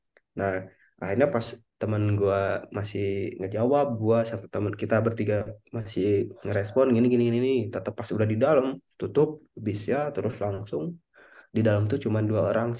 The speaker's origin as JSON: {"language": "Indonesian", "town": "Medan", "region": "North Sumatra", "country": "Indonesia", "said": "ke si Alex itu ya, temen gue dari Medan juga itu, namanya Alex."}